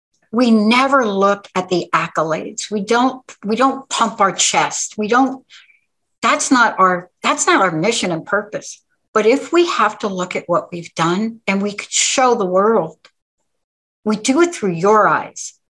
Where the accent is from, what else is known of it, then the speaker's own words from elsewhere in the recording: New York, United States; now in Washington State, United States; I'm a girl from New York that happens to live in Washington State.